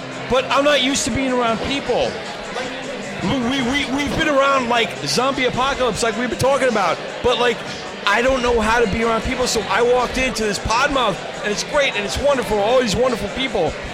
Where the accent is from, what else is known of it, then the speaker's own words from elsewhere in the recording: California, United States; I'm from here, SoCal.